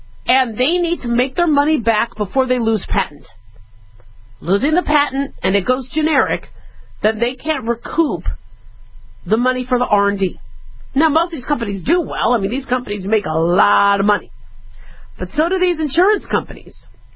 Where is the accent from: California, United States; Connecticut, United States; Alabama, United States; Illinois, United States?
California, United States; I mean, I remember growing up in California, you know, go see Cal.